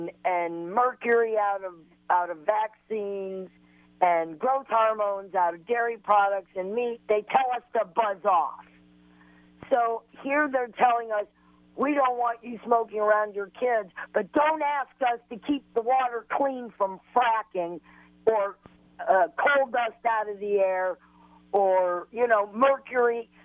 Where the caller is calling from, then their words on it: Missouri, United States; I'm here in southwest Missouri. I'm 100 miles from Tulsa.